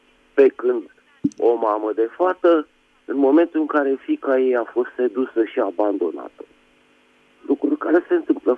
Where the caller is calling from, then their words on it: Bucharest, Romania; din București.